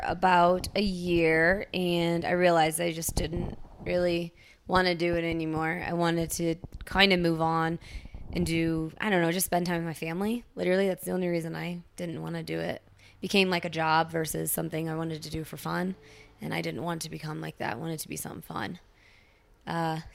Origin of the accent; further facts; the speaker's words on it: Ohio, United States; Yeah, I grew up in Ohio on a farm.